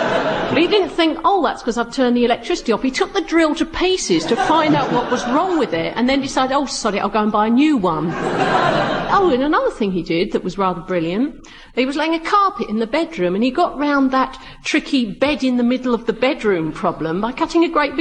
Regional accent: Erith, London, United Kingdom; about my hometown of Erith, implying that it wasn't exactly Manhattan of a Friday night

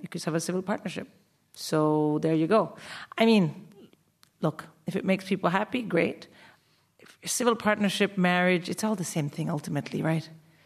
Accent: India; And I'm from India, where you only marry and then stay married.

